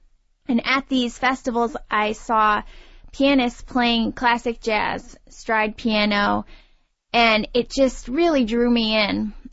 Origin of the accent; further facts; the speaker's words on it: St. Louis, Missouri, United States; since I'm from St. Louis, and that's where … lived for a number of years.